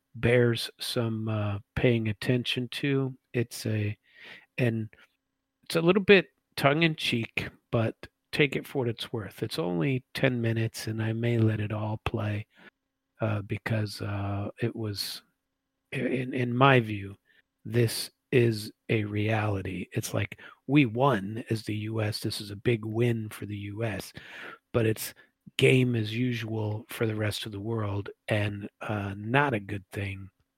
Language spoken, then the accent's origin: English; United States; when I'm in a bathhouse with a bunch of Russian speakers and they find out that I'm American